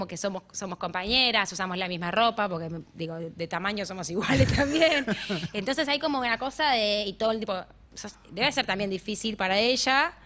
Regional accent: Pilar, Buenos Aires Province, Argentina; Tengo muchos amigos en Pilar, yo soy de Pilar de toda la vida

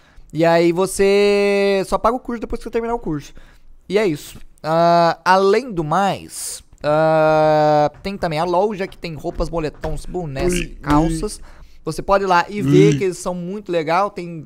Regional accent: Angola; Eu sou angolano.

